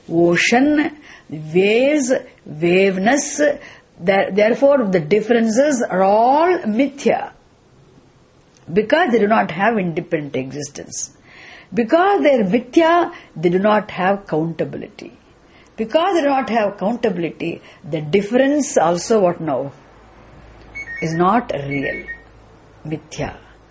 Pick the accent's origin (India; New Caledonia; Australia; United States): India; Sajatiya Bhedaha, you're all English, I'm Indian.